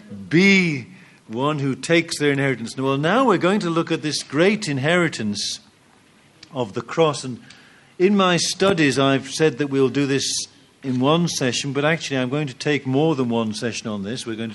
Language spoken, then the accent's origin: English; United Kingdom; Now, I'm British, as you may know.